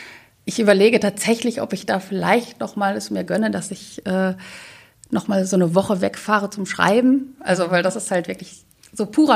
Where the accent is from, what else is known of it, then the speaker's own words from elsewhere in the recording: Detmold, North Rhine-Westphalia, Germany; moved away as an adult; now in Wuppertal, Germany; Also ich komme halt aus Detmold und Detmold ist so eine kleine Fachwerkstadt. Im Krieg sind so zwei Häuser zerstört worden, da ist alles so intakt und ja, so Teutoburger Wald, Hügellandschaft